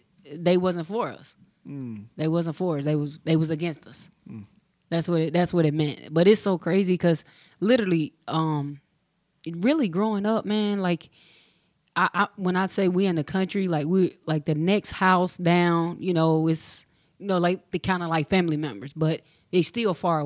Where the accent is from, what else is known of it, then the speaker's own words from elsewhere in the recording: McConnells, South Carolina, United States; I'm originally from McConnell, South Carolina.